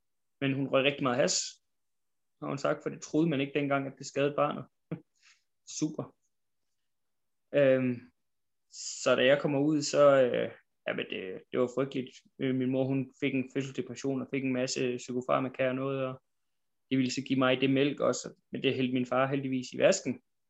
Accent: Rønne, Capital Region, Denmark; born there; Jeg er 37 år. Så jeg blev født i 1984 på Bornholm. I en lille by, Rønne.

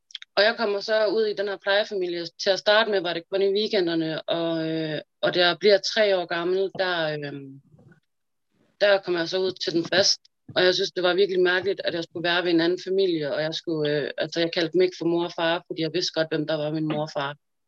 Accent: Engelsvang, Central Denmark Region, Denmark; fordi det har været rigtig meget hjemme i mit barndomshjem, da vi boede i Engelsvang.

